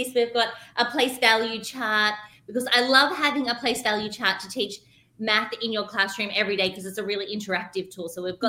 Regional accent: Sydney, New South Wales, Australia; accent: Australian; as you can probably hear by my accent, we live all the way down under in Australia. I'm in Sydney, Australia.

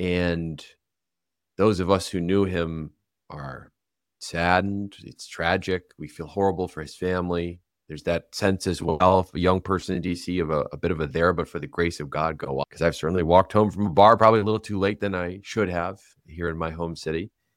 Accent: Michigan, United States; Seth was from Nebraska. I'm from Michigan.

